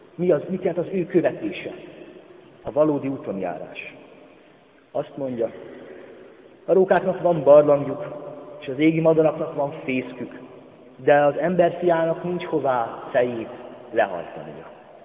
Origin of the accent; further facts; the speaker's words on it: Great Hungarian Plain, Hungary; Alföldiek vagyunk, tudhatjuk, milyen a szegény legény.